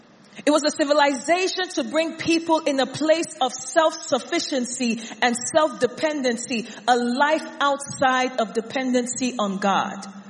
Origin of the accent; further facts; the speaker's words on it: Nigeria; I grew up in Nigeria.